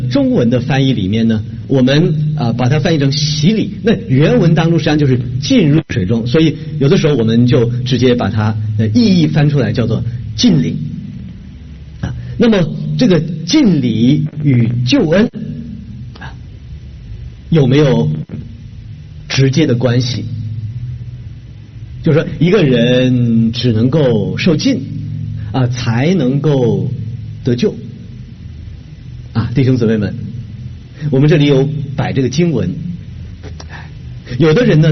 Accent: northern China, China; 我们北方啊，我来自北方，冬天相当冷的

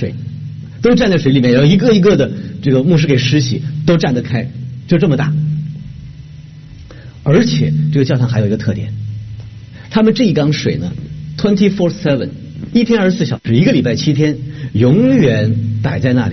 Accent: northern China, China; 我们北方啊，我来自北方，冬天相当冷的

